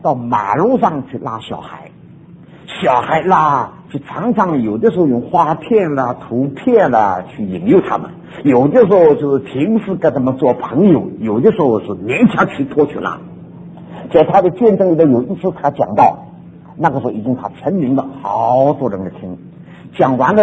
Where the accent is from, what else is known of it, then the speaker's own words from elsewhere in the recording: China; 我再说，我也是中国人，我们中国人这个心胸真狭窄